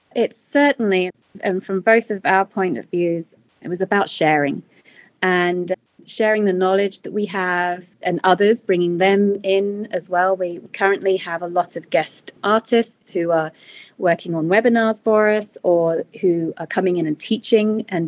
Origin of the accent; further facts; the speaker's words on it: England, United Kingdom; because growing up in England, some of my favorite memories would be going to this big old empty derelict church that was in the town center of the town that I grew up in.